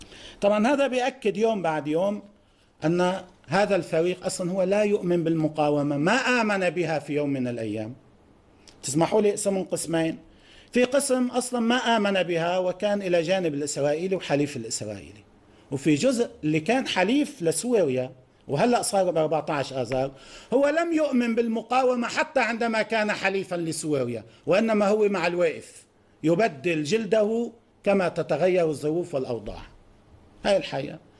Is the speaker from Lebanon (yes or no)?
yes; Lebanon; نحن كلبنانيين، هاي تجربة نحن اللبنانيين